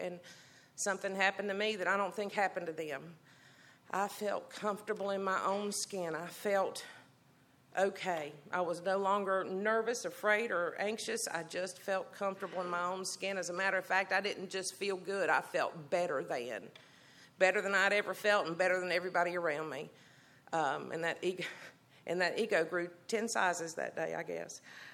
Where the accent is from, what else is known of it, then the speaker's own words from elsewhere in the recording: Greensboro, North Carolina, United States; I grew up right here in Greensboro, just a few streets that way off of Westridge.